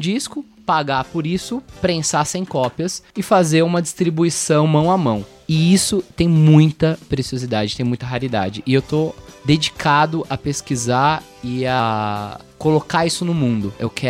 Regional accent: Brazil; porque eu moro aqui, né? Sou brasileiro, afinal.

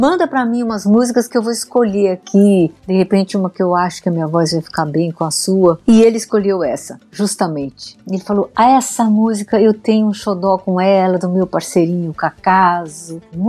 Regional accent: Ourinhos, São Paulo, Brazil; also born or lived in Paris; eu saí de Ourinhos, eu tô aqui, que coisa boa, que coisa bacana

